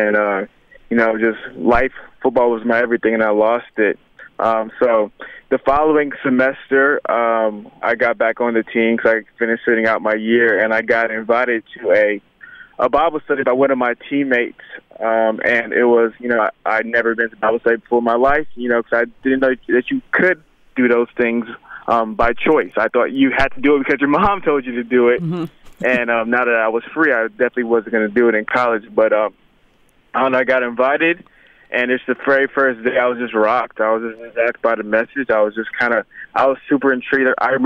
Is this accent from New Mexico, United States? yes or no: no; Atlanta, Georgia, United States; also born or lived in New York; My dad is actually Muslim, so, you know, kind of, I grew up in New York and I grew up in Atlanta. Obviously, Atlanta's the best city in the world